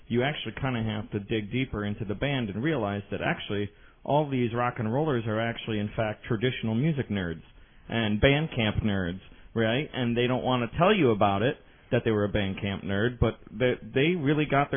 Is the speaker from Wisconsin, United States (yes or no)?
yes; Stevens Point, Wisconsin, United States; also born or lived in Minneapolis; I was living in Minneapolis, actually, at the time, and it was after I'm originally from Stevens Point, and I went to University of Wisconsin branch system, and I lived in Minneapolis a little while.